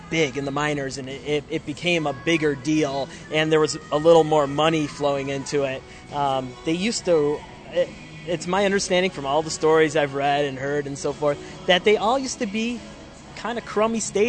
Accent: Illinois, United States; I'm from Central Illinois

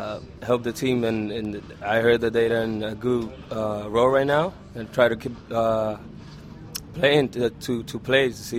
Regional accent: Dominican Republic; From the Dominican Republic.

